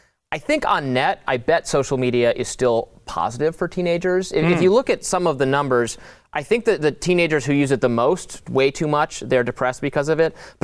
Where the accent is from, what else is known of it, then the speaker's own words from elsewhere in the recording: Detroit, Michigan, United States; now in Washington, D.C., United States; Over the summer, I went back to my hometown, the suburbs of Detroit, mm-hmm. Michigan, which is, you know, moderately blue state.